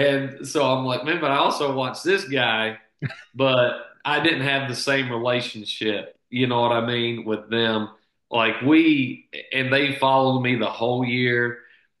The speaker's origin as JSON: {"language": "English", "region": "Kentucky", "country": "United States", "tie": "born or raised there", "said": "Growing up in Kentucky, watching Kentucky basketball, This is the guy that my dad's been watching on TV for all these years."}